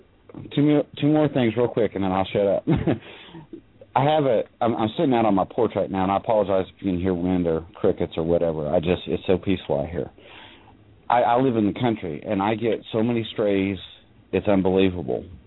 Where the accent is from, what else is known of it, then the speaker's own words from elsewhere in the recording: Indiana, United States; I've been born and raised in Indiana. It's nothing but flat country, corn and beans.